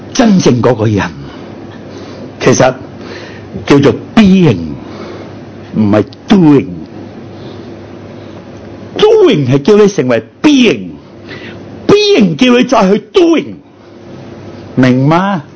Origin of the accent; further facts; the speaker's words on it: China; 我们中国人有个说话